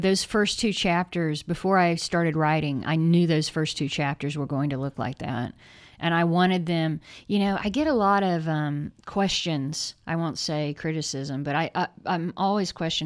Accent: the South, United States; because we're both from the South. I mean, he's Mississippi, so that's kind of a different kind of South.

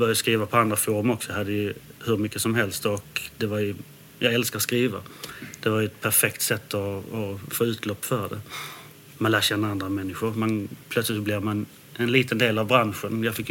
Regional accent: Landskrona, Skåne, Sweden; Där jag slår ett slag för Landskrona som bryggarstad, min hemstad.

